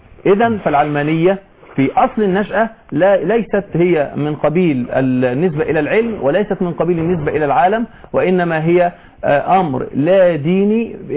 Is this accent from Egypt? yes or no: yes; Egypt; أبسط ما قيل في العلمانية عندنا في مصر ما جاء في عام 1966 حينما كان عندنا مجلس الأمة المصرية